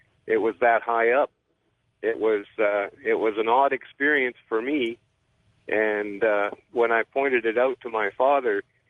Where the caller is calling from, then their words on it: British Columbia, Canada; from Vancouver Island.